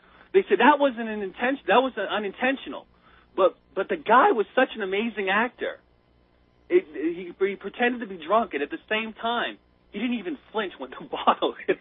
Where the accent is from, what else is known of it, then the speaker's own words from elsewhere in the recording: United States; I'm going to keep saying sauna because it sounds cooler. I'm an American. I can do that.